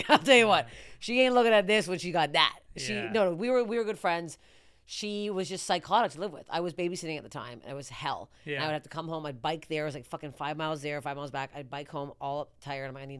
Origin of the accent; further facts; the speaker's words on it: Canada; We grew up in Canada. I grew up watching like Kids in the Hall and SCTV.